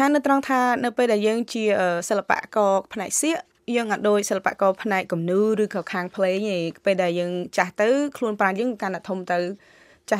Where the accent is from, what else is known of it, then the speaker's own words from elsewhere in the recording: Chanh, Battambang, Cambodia; now in United States; ការខ្ញុំនៅក្មេងខ្ញុំបានកើតនៅគ្រួសារក្រីក្រមួយនៅភូមិចាញ់នៅខេត្តបាត់ដំបង